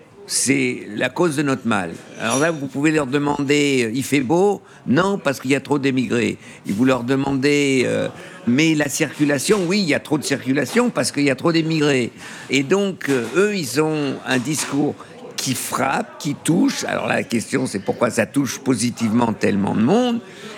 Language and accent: French; Germany; Ben oui, moi je suis allemand. Je suis à l'heure.